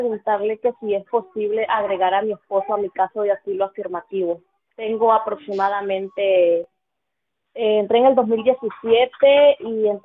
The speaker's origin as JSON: {"language": "Spanish", "country": "Nicaragua", "said": "Él es de México y yo soy de Nicaragua."}